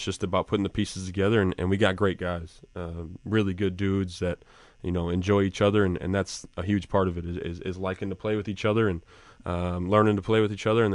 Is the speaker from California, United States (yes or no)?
no; Chicago, Illinois, United States; I am. I'm from the South Side of Chicago.